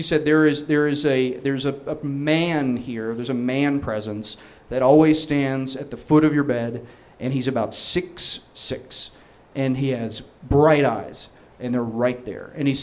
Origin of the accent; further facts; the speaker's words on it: Los Angeles, California, United States; And yeah, we're from LA.